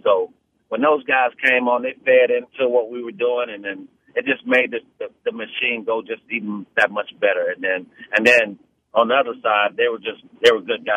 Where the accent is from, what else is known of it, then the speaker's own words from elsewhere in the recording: Gainesville, Florida, United States; also born or lived in Houston; I call Houston my hometown, but I'm really from Gainesville, though.